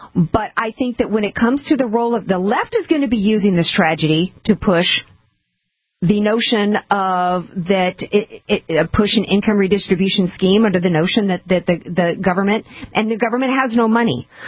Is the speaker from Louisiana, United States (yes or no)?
yes; New Orleans, Louisiana, United States; I grew up in New Orleans, and we always knew that if we had above a Category 3 come through, your home was going to go.